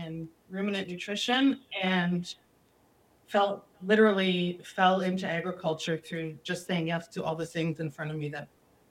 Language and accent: English; Brampton, Ontario, Canada; I grew up in Brampton, which is not really known for agriculture much anymore at all.